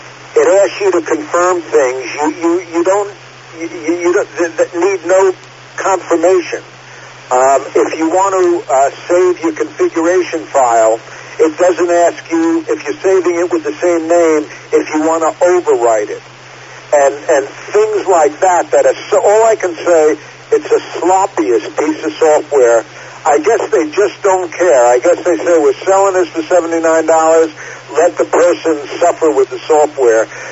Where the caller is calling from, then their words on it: Riverhead, New York, United States; I'm transmitting from Riverhead and hitting Selden.